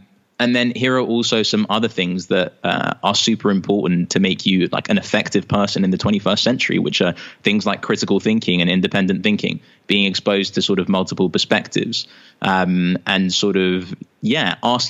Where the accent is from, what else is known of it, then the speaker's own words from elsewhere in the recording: London, United Kingdom; I grew up in London, here in the UK.